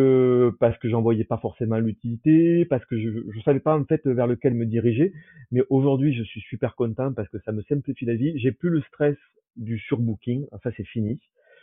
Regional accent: Toulouse, Occitanie, France; je ne suis pas sûr de revenir dans la ville rose, parce que bon, je suis de Toulouse, mais maintenant j'ai plus trop de famille.

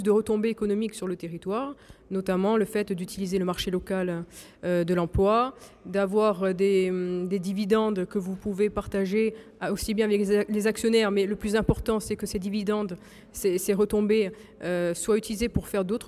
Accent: Corsica, France; qui seraient applicables chez nous en Corse

